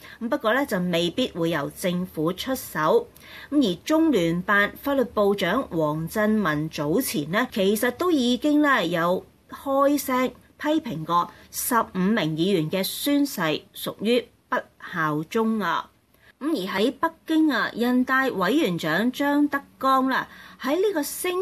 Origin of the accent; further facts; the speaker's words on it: Hong Kong; 我哋香港人咧就好亲切咁形容呢一位末代港督